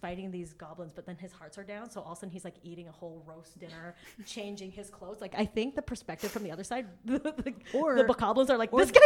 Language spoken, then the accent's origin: English; Edmonton, Alberta, Canada; So Edmonton's my hometown.